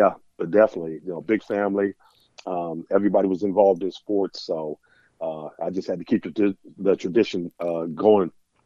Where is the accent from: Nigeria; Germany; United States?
Germany; English is a second language; My father got stationed in Germany when I was 4 months old. So I grew up in Germany and went to a German kindergarten.